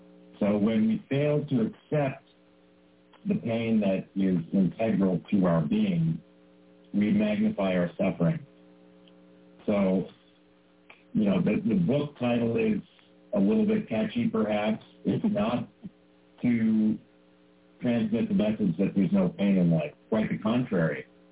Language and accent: English; Chicago, Illinois, United States; I grew up in Chicago.